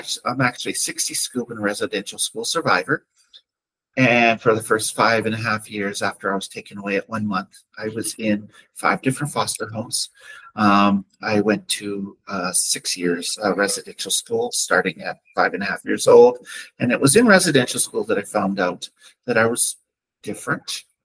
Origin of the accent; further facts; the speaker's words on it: Saskatchewan, Canada; As a two-spirit knowledge keeper, I'm from White Bear First Nation, which is in southeast Saskatchewan. I am actually Lakota Yapi, which is Lakota Sioux. We are descended from Hunkpapa. From down in the States.